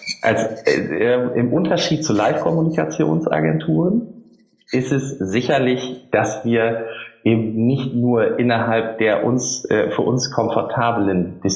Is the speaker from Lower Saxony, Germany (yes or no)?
yes; Lower Saxony, Germany; now in Düsseldorf, Germany; Da ich ja auch nur zugezogener Düsseldorfer bin und kein echtes rheinisches Kind, ich komme ja aus dem Emsland, der eine oder andere mag es kennen, wir haben mehr Schweine und Hühner als Einwohner